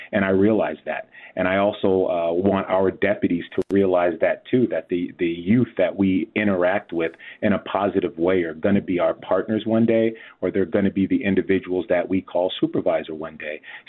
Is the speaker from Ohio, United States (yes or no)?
no; San Diego, California, United States; Growing up in San Diego, California, I still remember the name of our school resource officer.